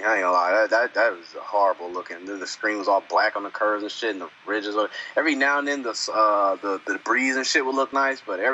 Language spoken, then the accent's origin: English; Compton, California, United States; growing up in Compton, there's a horse ranch in Compton.